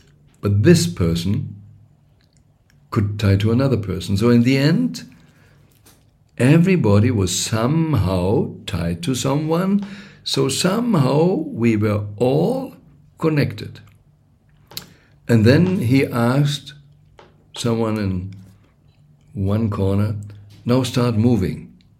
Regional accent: Germany; I am a German growing up in the Christian world, even if I didn't really be, I would say, a strong churchgoer or whatever

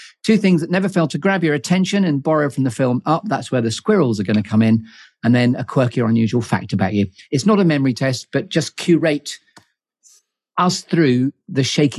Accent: Uganda; my parents moved around quite a lot. I grew up in Uganda

